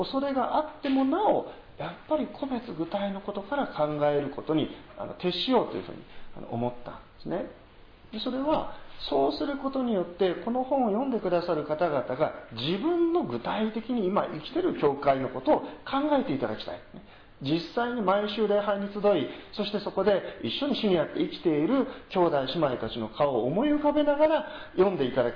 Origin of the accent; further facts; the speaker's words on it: Tsuchiura, Ibaraki, Japan; 私は出身が茨城県の土浦という町なんですけれども、そこに私どもの教団の土浦恵み教会という教会がありまして、両親はそこで牧師をしておりました。で、私は4人兄弟の3番目で生まれ育ったんですけれども